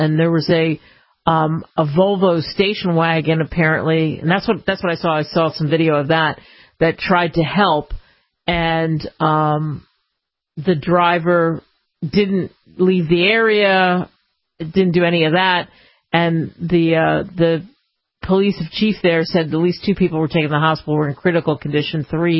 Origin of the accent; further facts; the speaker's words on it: Philadelphia, Pennsylvania, United States; as they say, where I grew up in Philly